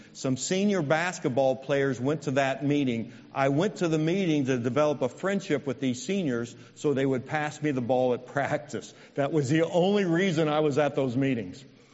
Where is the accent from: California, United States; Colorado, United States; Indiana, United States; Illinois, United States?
Indiana, United States; But I was 6'3 in sixth grade, and I grew up in Indiana, so guess what sport I liked?